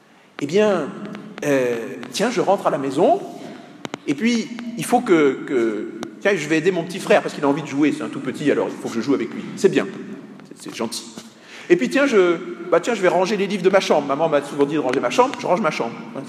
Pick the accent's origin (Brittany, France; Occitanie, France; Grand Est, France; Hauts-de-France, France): Grand Est, France; moi je suis lorrain